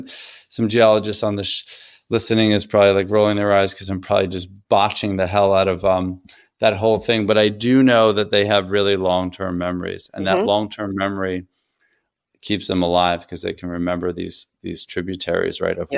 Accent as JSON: {"language": "English", "region": "New York", "country": "United States", "said": "I'm Sicilian. I'm from Long Island."}